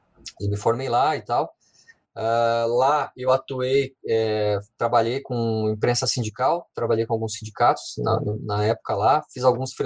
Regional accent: Curitiba, Paraná, Brazil; also born or lived in Chapecó / Cascavel / Pato Branco; nasci em Curitiba, cresci aqui, mas meu pai viajava muito, né, por causa do trabalho. Ele tinha que eventualmente estar para uma cidade diferente, em cidades diferentes. Morei em Chapecó, Cascavel, morei em Pato Branco

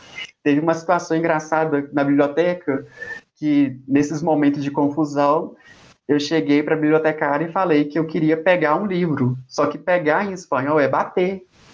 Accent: Brazil; Se as pessoas perguntassem, do meu sotaque, alguma coisa assim, eu falava que eu era brasileiro

